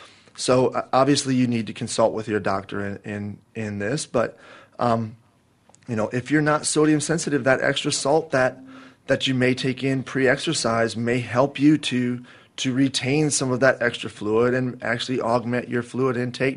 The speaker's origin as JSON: {"language": "English", "region": "South Dakota", "country": "United States", "said": "Absolutely. I'm originally from South Dakota, so I understand that completely."}